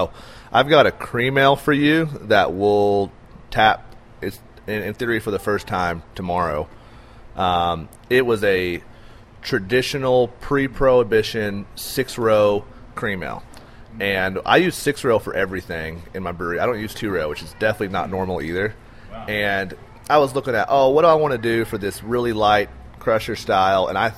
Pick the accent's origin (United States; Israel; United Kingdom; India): United States; Rogers, Arkansas; So I was born and raised in Rogers. I've lived in Benton County my entire life.